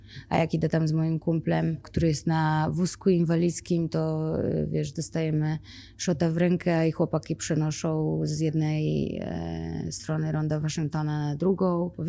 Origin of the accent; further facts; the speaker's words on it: Białystok, Podlaskie Voivodeship, Poland; Jakby jestem z Białegostoku